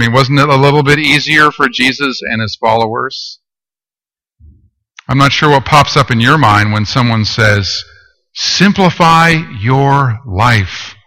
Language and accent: English; Toronto, Ontario, Canada; She lives and works with refugees at the Romero House in my hometown, Toronto, Canada.